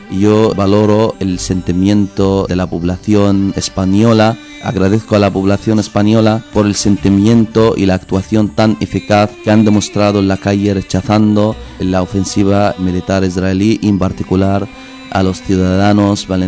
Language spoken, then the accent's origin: Spanish; Palestine; la crisis humanitaria que está sufriendo mi gente y mi pueblo en Palestina